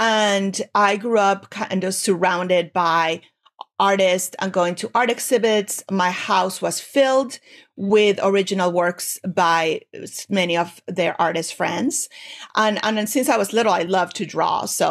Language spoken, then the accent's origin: English; Mexico; also born or lived in Europe; because I had already kind of experienced art history when I lived in, you know, in Europe and also growing up in Mexico, also in terms of archaeology, anthropology.